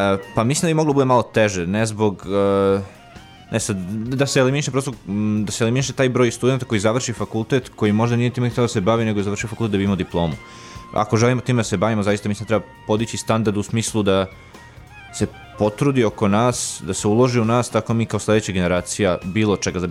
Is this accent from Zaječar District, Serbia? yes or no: no; Belgrade, Serbia; now in Novi Sad, Serbia; zato sam došao iz Beograda ovde da studiram